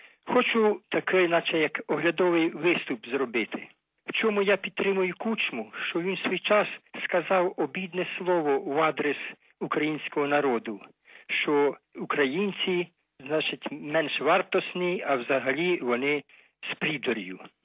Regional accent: Irpin, Kyiv Oblast, Ukraine; Я з Ірпіня. Ірпінь

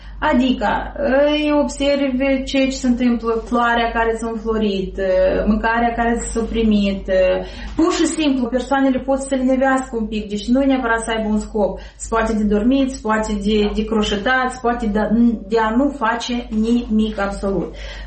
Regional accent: Moldova; pe care le avem nu doar noi ca moldoveni, dar le are toată lumea.

